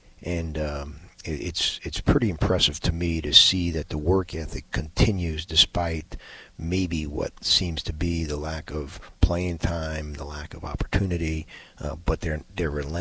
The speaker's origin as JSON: {"language": "English", "town": "Queens", "region": "New York", "country": "United States", "tie": "born or raised there", "said": "You know, growing up in Queens, Astoria was the famous Greek neighborhood."}